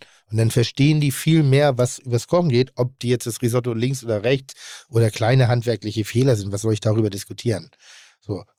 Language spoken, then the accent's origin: German; Pinneberg, Schleswig-Holstein, Germany; Bin dann in Pinneberg groß geworden.